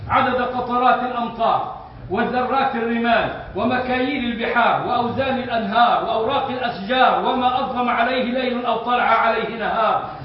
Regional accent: Egypt; moved away; الطول عندنا في مصر كان معهودا، لكن في هذه البلاد بل وكثير من البلاد التطويل آفة

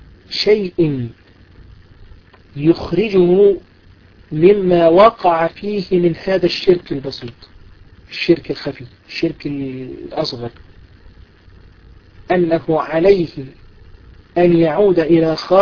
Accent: Egypt; الذي يقسم زي ما عندنا في مصر كده بالعيش والملح

